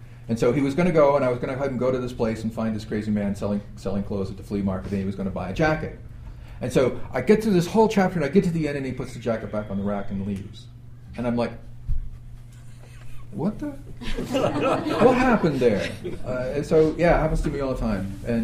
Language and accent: English; New England, United States; Yeah, I mentioned when we started this, I'm from New England. And New England has a very strong storytelling tradition.